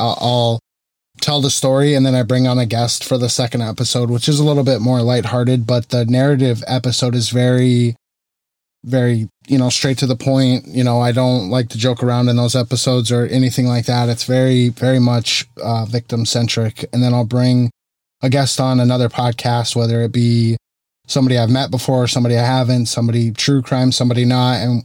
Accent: Arizona, United States; now in California, United States; Not originally from California. I moved here in 2012, and I'm originally from Arizona.

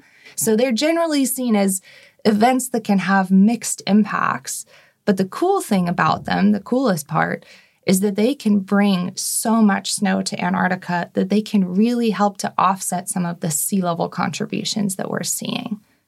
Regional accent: United States; I mean, so I'm American

